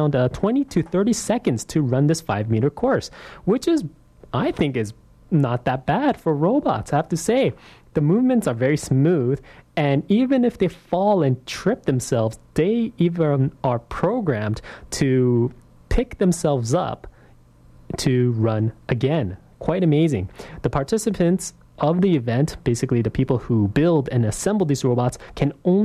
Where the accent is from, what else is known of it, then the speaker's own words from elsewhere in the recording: Richmond, British Columbia, Canada; I'm from Richmond